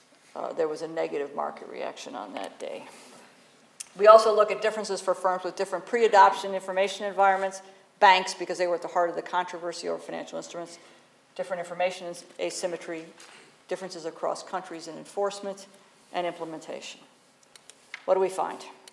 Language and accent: English; United States; has to do with the issue close to my heart, being an American, is issue around whether the U.S. will adopt IFRS.